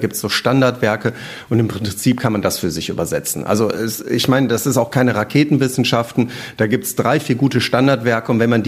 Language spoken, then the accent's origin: German; Dortmund, North Rhine-Westphalia, Germany; ich komme aus Dortmund und der Thriller spielt in Dortmund